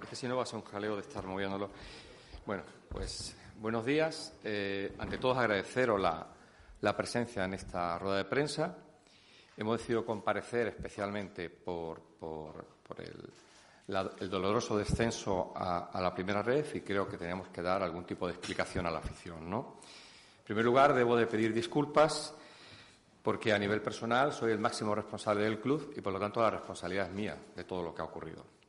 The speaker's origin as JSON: {"language": "Spanish", "town": "Málaga", "region": "Andalusia", "country": "Spain", "said": "a mí personalmente, como malagueño y malaguista, pues me enorgullece ver lo que hemos hecho."}